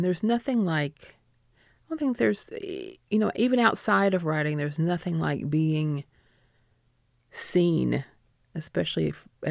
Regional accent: Kentucky, United States; accent: Kentucky; It was always, you're Black and from Kentucky, and then the sort of fascination with my accent was the other one.

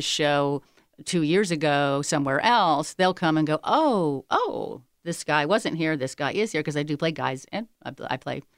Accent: Michigan, United States; born there; also born or lived in Ohio / Indiana; I was born in Michigan and actually then moved to Ohio and then Indiana. And we ended up down here when I was about 13.

